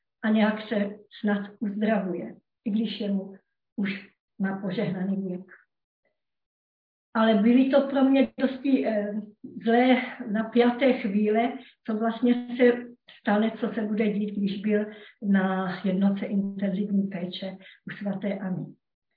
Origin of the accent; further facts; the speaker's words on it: Moravia, Czechia; docela blízko tady u nás na Moravě